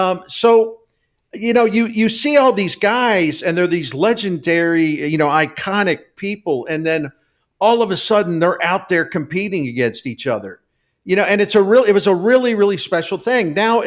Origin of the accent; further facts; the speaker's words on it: Baltimore, Maryland, United States; growing up in Baltimore, unless the certain teams were on TV